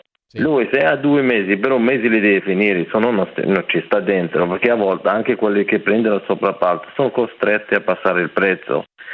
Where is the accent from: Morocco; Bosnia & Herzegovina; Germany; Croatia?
Morocco; Italian is a second language; now in Italy; Sono dal Marocco.